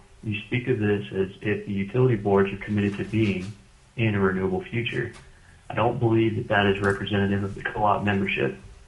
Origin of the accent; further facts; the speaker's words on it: Anchorage, Alaska, United States; I'm from Anchorage, representing myself.